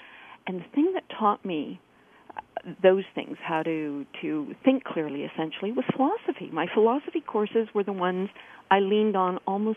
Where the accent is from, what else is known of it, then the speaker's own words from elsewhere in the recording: Canada; I mean, I'm not speaking for the U.S., I'm Canadian.